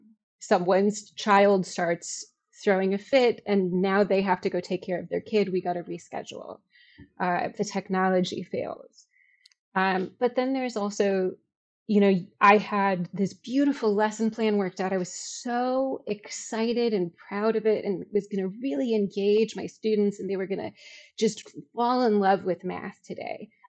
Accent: Chicago, Illinois, United States; I'm from Chicago. I taught in Chicago.

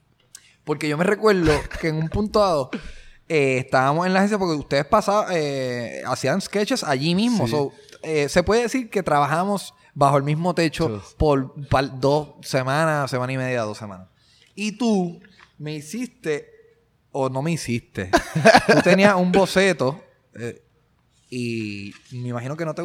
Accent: San Juan, Puerto Rico; yo me recuerdo de esa época, yo soy de Santurce

